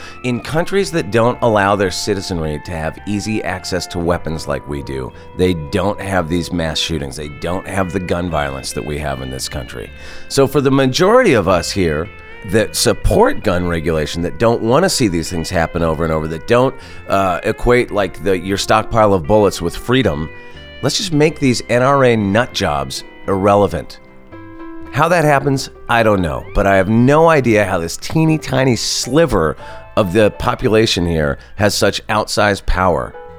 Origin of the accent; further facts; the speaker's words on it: California, United States; And I'm from California. I don't know how to handle it.